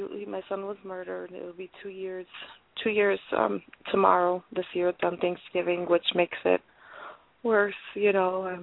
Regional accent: Cicero, Illinois, United States; I'm from Illinois, Cicero, Illinois. We're close to we're like 6 miles away from Chicago, Illinois.

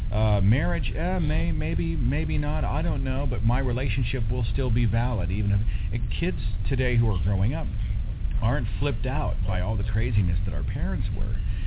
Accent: Oklahoma, United States; Well, I'm from Oklahoma. I was born to theologian parents.

